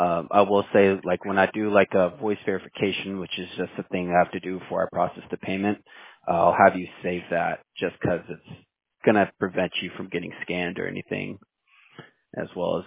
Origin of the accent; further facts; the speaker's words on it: Houston, Texas, United States; also born or lived in El Salvador; Yeah, I'm from Houston. Like, it's where I'm living now and, like, where I've grown up. But where I was born, I was actually born in El Salvador.